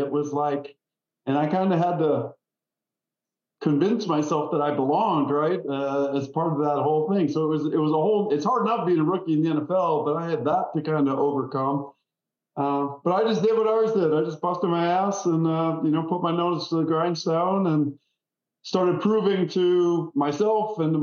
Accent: Wisconsin, United States; now in Jacksonville, United States; So 5 years in my home state of Wisconsin playing for the Packers and then 5 years here in the Jaguars and called it quits after that and decided to stay down here.

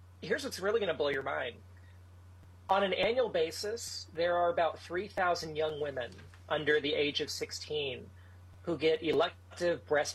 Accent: Texas, United States; The great state of Texas.

